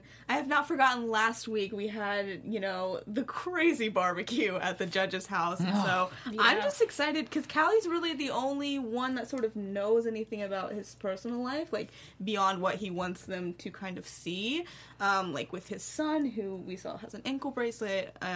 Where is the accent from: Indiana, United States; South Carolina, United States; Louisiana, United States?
Indiana, United States; I mean, I'm from Indiana. I used to watch all of Bradley's theater shows online.